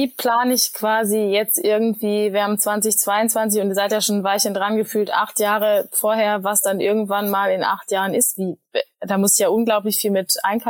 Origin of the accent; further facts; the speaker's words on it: Berlin, Germany; weil irgendwie Berlin meine Heimat ist